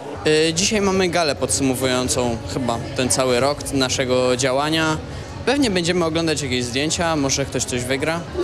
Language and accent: Polish; Gdańsk, Pomeranian Voivodeship, Poland; mam 13 lat, pochodzę z Gdańska. Tam się urodziłem.